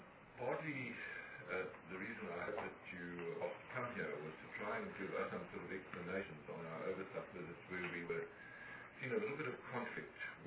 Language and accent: English; South Africa; we, as a South African, are creating a domain